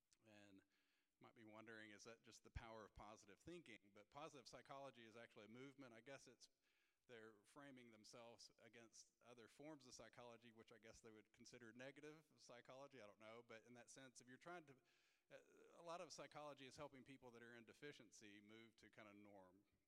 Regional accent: the South, United States; being from the South, from the U.S., though, is that I talk real slow, so if you don't understand my accent

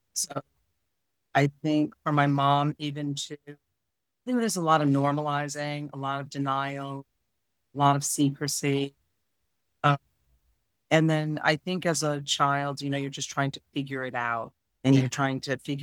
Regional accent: Connecticut, United States; So, you know, we're from Connecticut. So Artist Collective was just this wonderful place to go when we could finally get back into dance.

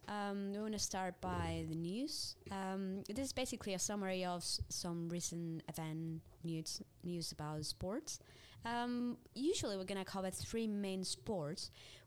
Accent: Spain; I'm from Spain and I'm a trail runner.

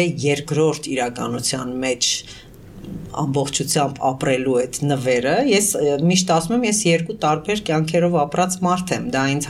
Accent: Aleppo, Aleppo Governorate, Syria; moved away as an adult; now in Armenia; ես 23 տարի ապրել եմ Հալեպում, երբեմն իմ ընկերները Հայաստանում չեն հավատում, որ ես ոչ միայն ծնվել եմ Հալեպում, այլ մեծացել եմ եւ բավական մինչեւ 22 տարի։

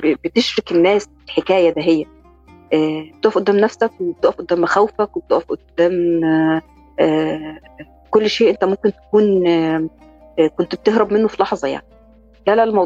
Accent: Alexandria, Alexandria Governorate, Egypt; أنا اتولدت في اسكندرية لكن طول الوقت كنت بحس إن أنا مش بنتمي لإسكندرية، يعني هو الفيلم عن المنطقة اللي أنا اتولدت فيها وتربيت فيها هي منطقة الكباين اللي هي كلها نوبيين،

